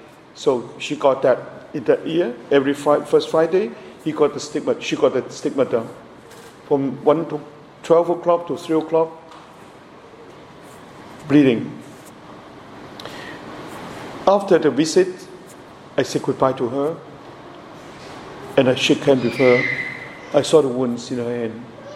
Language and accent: English; Hong Kong; English is a second language; now in Toronto, Canada; But since I was coming from Hong Kong, I'm reluctant to receive the picture.